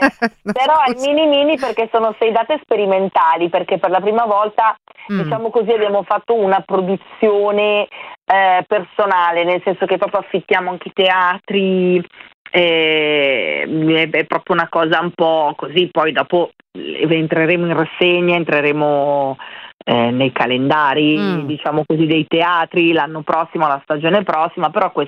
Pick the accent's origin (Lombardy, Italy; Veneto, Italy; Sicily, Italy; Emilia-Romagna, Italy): Lombardy, Italy; Pioltello; io sono proprio di Pioltello e quindi sono … così, semplice senza H